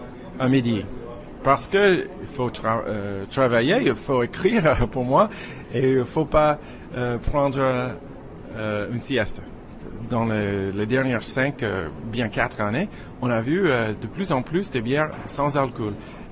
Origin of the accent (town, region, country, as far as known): United States; French is a second language